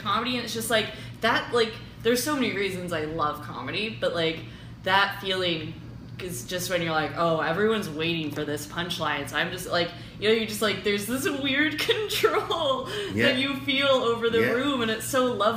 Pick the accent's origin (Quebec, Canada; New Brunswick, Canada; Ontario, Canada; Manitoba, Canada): New Brunswick, Canada; Both of my parents are. I grew up in New Brunswick, though. So my parents got divorced and my mom moved to Maine.